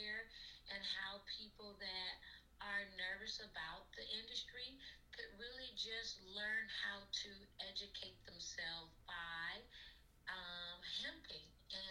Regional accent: Compton, California, United States; I am from Cali, actually. I'm born and raised from Compton, California. And I'm from Long Beach Unified School District, the LBC.

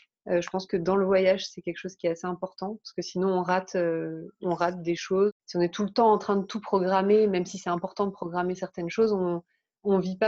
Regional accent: Paris, Île-de-France, France; vu que j'ai grandi à Paris, en région parisienne

